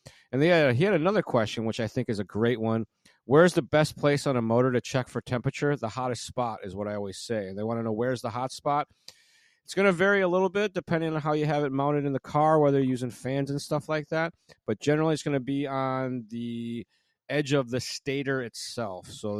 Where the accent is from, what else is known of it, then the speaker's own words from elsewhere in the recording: Illinois, United States; One of my flatland, I'm from Illinois originally, so it's one of my flatland brethren.